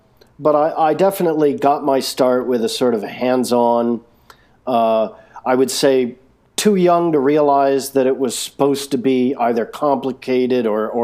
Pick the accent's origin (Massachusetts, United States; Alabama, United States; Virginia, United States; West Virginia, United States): Massachusetts, United States; Boston; now in New York City, United States; Today I'm living here in New York City, but I grew up around the Boston area, going to junior high school and grade school and high school.